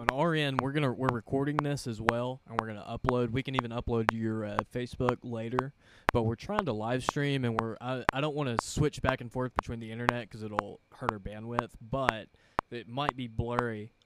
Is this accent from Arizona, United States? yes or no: no; Pine Bluff, Arkansas, United States; I'm from Southeast Arkansas, from Pine Bluff, Arkansas originally. And excuse me. My parents owned a radio station, or four radio stations, actually, in Pine Bluff. So I kind of grew up in a radio station